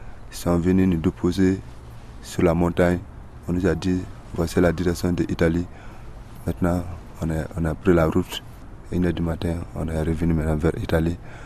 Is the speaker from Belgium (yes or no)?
no; Guinea; born there; Je suis né de la Guinée. D'accord. La Guinée-Conakry.